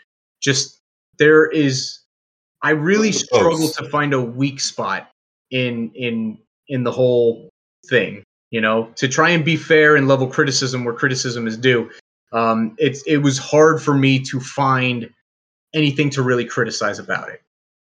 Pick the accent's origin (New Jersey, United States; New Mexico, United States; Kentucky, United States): New Jersey, United States; What he said, because I'm from Jersey and I can't roll my R's like that.